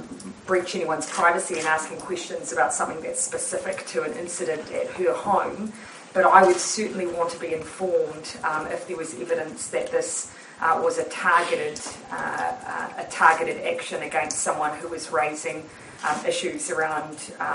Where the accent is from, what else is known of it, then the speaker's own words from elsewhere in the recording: Morrinsville, Waikato, New Zealand; I was born in Hamilton and most of the time raised in Morrinsville, so I do have a, you know, I do have a local connection